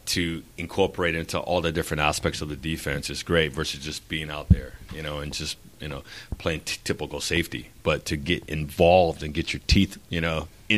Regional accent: San Diego, California, United States; because of the Chief, the Arrowhead, and being born and, you know, born and bred in San Diego, obviously the Chargers were my number one team.

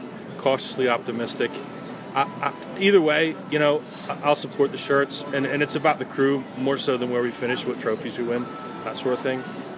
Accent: United States; growing up in America, we were very lucky if we were able to get VHS tapes that were of that same year.

